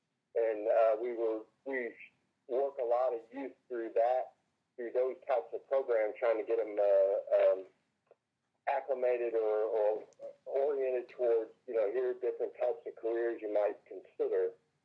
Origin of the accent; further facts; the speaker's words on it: Fort Worth, Texas, United States; now in Georgia, United States; they always ask, where are you from? And I say Fort Worth, Texas, and there's a little bit of a letdown because they wanted it to be somewhere in Georgia.